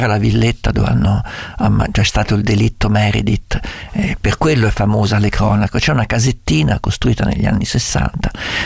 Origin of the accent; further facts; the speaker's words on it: Perugia, Umbria, Italy; moved away; un elemento fondamentale della mia terra. E noi appunto per questo andavamo, da quando loro erano piccoli, una volta l'anno a Perugia. In altre epoche andavo anche a trovare la mia famiglia